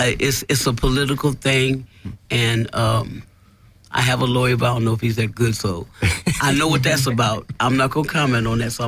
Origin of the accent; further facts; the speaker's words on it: Los Angeles, California, United States; I'm from Skid Row myself, so I did go back down to Skid Row